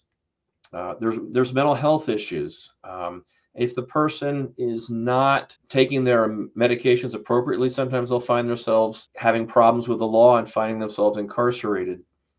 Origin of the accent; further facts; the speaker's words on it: Orfield, Pennsylvania, United States; I'm from Orfield, Pennsylvania.